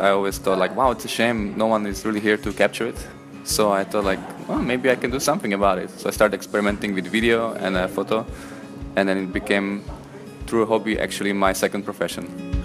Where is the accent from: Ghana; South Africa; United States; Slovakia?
Slovakia; English is a second language; now in Brussels, Belgium; I'm from Slovakia. I've been living in Brussels for 10 years now